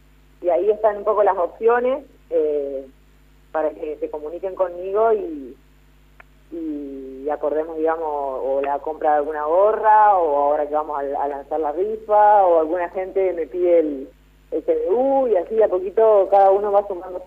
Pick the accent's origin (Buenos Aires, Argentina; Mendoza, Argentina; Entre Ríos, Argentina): Entre Ríos, Argentina; Paraná; Sí, de acá de Paraná.